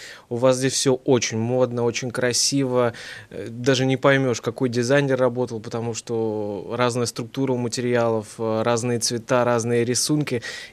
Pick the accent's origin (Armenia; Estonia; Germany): Estonia; Филипп, ну мы с вами из Эстонии